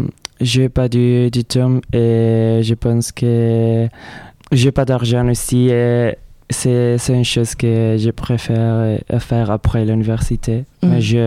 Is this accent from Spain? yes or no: yes; Castilla-La Mancha, Spain; French is a second language; now in France; Et je viens de Castilla-La Mancha, c'est au centre du pays, ouais.